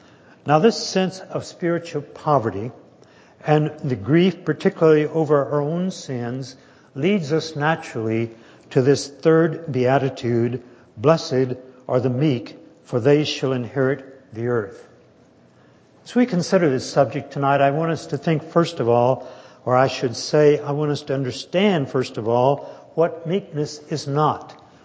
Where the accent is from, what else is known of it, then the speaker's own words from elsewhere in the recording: Texas, United States; I have a book at home in which a pastor of a very large church in Texas, happens to be my home state.